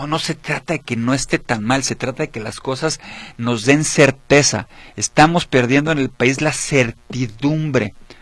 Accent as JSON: {"language": "Spanish", "country": "Mexico", "said": "hemos ido perdiendo derechos y libertades como mexicanos"}